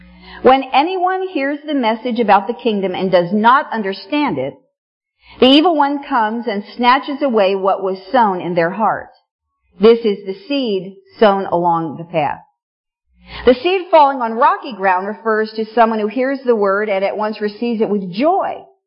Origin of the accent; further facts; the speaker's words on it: Missouri, United States; I'm from Missouri, and we ate a lot of okra in Missouri, and it's really good.